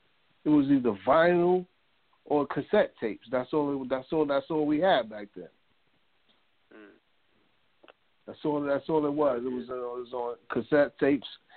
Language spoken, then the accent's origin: English; Brooklyn, New York, United States; I'm from Brooklyn. That's where I'm playing. From the planet Brooklyn. When it comes to New York City, Brooklyn is a planet.